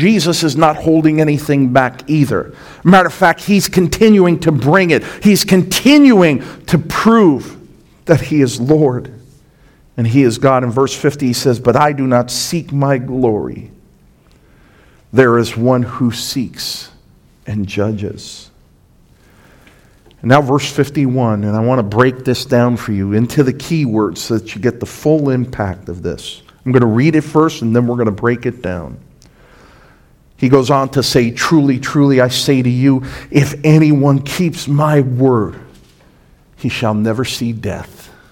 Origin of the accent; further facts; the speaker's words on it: Brooklyn, New York, United States; See, you guys know I'm from New York City. I'm from Brooklyn, New York, right?